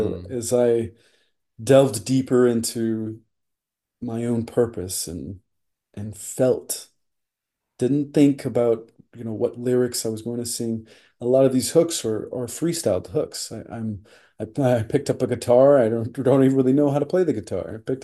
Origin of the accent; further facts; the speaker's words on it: Washington, United States; also born or lived in Wisconsin; now in Los Angeles, United States; I'm from Washington State originally. It's always, you know, I'm born in Wisconsin, but grew up in Washington.